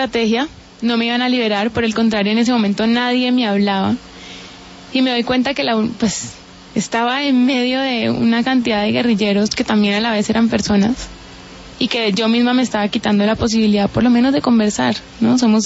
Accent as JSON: {"language": "Spanish", "town": "Cali", "region": "Valle del Cauca", "country": "Colombia", "tie": "born or raised there", "said": "Yo nací y crecí en Cali."}